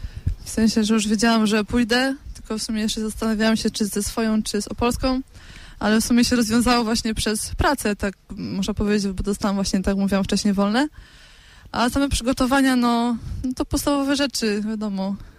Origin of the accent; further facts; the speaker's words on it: Rybnik, Silesian Voivodeship, Poland; jestem ogólnie z Rybnika i ja już w Rybniku z rybnicką pielgrzymką szłam już z 5 razy.